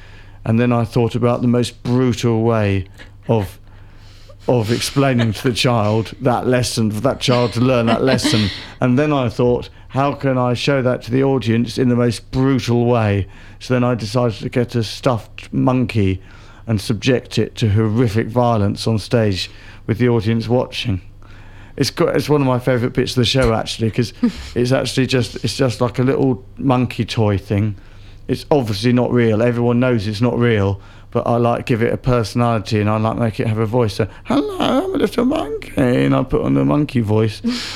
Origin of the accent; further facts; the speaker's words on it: United Kingdom; I like being in warm places because I come from Britain, it's cold.